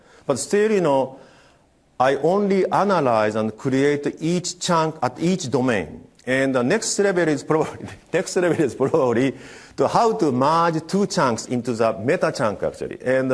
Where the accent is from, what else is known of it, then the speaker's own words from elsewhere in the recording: Japan; English is a second language; I'm from Eastern culture, meaning from Japan